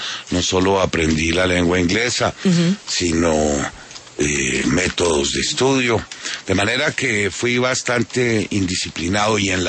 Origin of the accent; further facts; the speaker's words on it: Bogotá, Colombia; Yo pasaba mi niñez en Niza, en Kennedy, en la verdadera realidad nacional